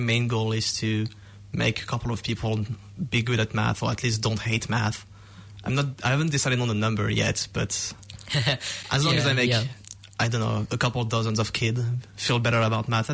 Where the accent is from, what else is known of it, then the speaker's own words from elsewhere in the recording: French Polynesia; first language French; English is a second language; I came from French Polynesia, which is an island in the Maori Maori Pacific Islands.